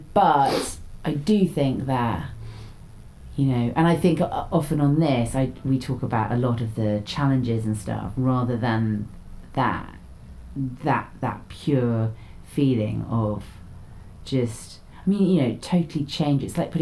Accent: Raynes Park, London, United Kingdom; I grew up in Raines Park, which is, you know, for those people who don't know, sort of zone 4 London

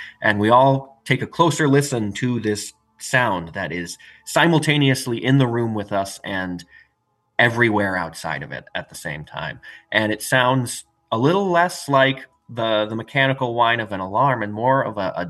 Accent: Wisconsin, United States; because, you know, it's not just that we're from Wisconsin. We know a lot of the lore already.

